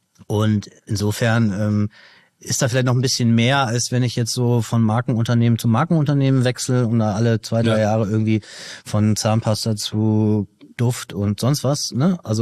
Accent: Bremen, Germany; Ich komme ja aus Bremen und verbotene Stadt, ne?

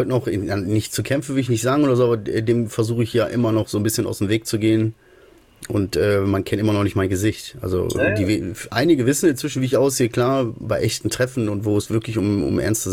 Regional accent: North Rhine-Westphalia, Germany; Ich bin Ruhrpottler.

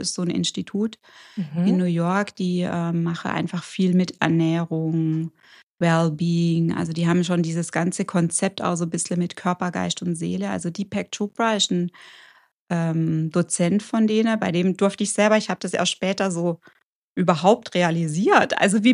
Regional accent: Germany; Und kam dann aber zurück eben nach Deutschland und ja, erst mal wieder so in meine Heimat dann.

